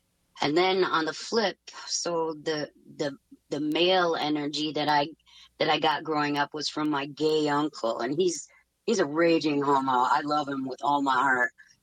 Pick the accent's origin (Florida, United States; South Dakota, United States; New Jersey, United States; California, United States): South Dakota, United States; I'm from South Dakota, so it's kind of like cowboy country.